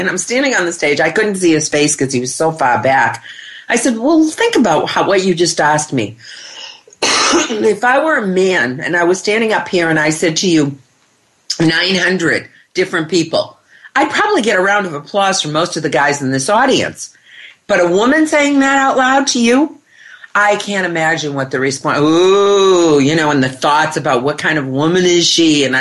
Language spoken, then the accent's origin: English; Boston, Massachusetts, United States; He's from Boston. I'm from Boston.